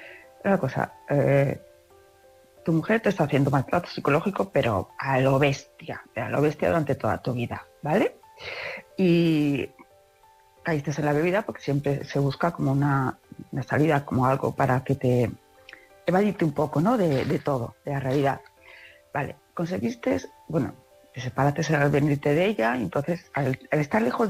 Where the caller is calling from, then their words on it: Palma de Mallorca, Balearic Islands, Spain; de Palma de Mallorca.